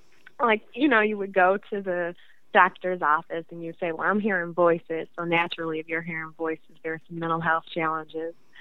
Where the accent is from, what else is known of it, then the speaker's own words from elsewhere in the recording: Cleveland, Ohio, United States; Okay, well, I'm from Cleveland, Ohio, and I am, I'm 31 now